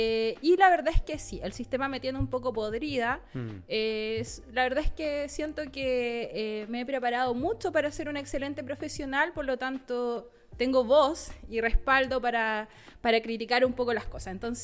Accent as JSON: {"language": "Spanish", "town": "Iquique", "region": "Tarapacá", "country": "Chile", "lives_now": "Concepción, Chile", "said": "yo soy iquiqueña, entonces mi vida es en bikini."}